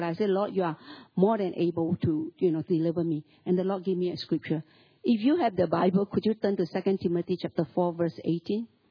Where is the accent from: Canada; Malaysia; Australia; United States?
Malaysia; English is a second language; because I come from Malaysia, I study Malay and English.